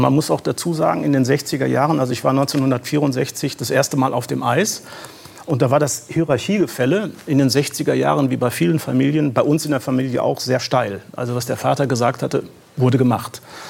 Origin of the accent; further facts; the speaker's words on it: Wanne-Eickel, North Rhine-Westphalia, Germany; ich komme aus Wanne-Eickel